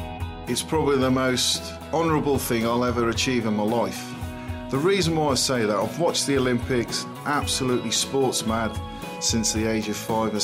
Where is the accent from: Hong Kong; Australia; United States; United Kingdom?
United Kingdom; Liverpool, North West England; now in Coventry, United Kingdom; Originally, I'm from Liverpool, but I've lived in Coventry most of my life.